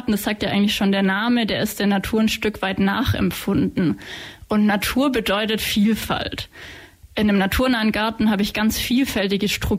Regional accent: Ulm, Baden-Württemberg, Germany; Und jetzt seit 4 Jahren bin ich eben wieder zurück in Ulm, in meiner alten Heimat

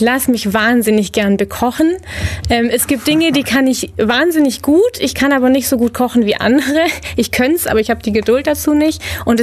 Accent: Baden-Württemberg, Germany; also born or lived in Romania; Ich bin ja geboren in Rumänien, aufgewachsen hier so im Schwabenländle, sage ich jetzt mal, mit Banater Schwabenwurzeln

